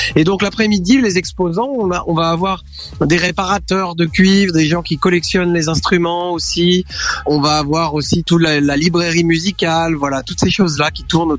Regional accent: Surgères, Nouvelle-Aquitaine, France; je suis trompettiste et j'ai grandi à Surgères

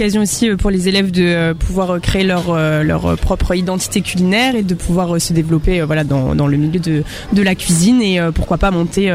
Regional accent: Provence-Alpes-Côte d'Azur, France; Moi, personnellement, c'est vrai que je viens d'un petit village de Provence, voilà, tout tranquille.

